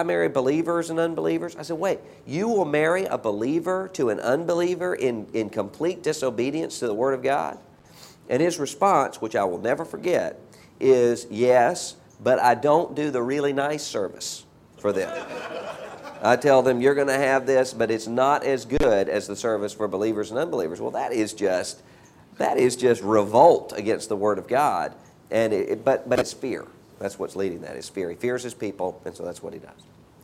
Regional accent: Biloxi, Mississippi, United States; And in my hometown, Biloxi, Mississippi, I can see things starting to rebuild and starting to come back.

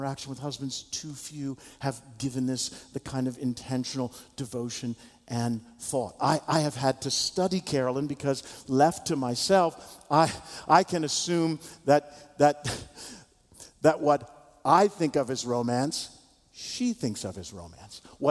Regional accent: Takoma Park, Maryland, United States; Actually, where I grew up in Tacoma Park, Maryland, I never remember anybody referencing a musical

